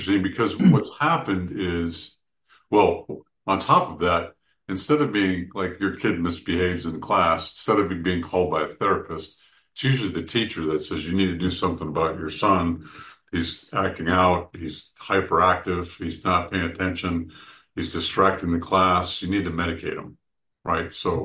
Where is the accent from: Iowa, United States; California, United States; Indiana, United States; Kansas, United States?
California, United States; I mean, I came from California.